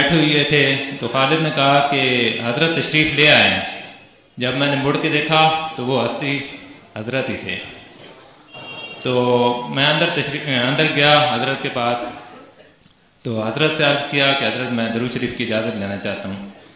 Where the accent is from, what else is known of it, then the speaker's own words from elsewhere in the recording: Mianwali, Punjab, Pakistan; میرا تعلق ملوالی سے ہے،